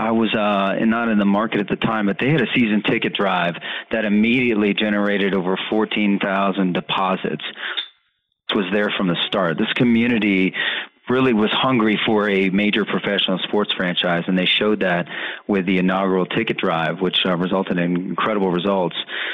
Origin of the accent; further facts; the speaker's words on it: Tampa, Florida, United States; Obviously, I'm from Tampa and spent time with two teams there at the professional level.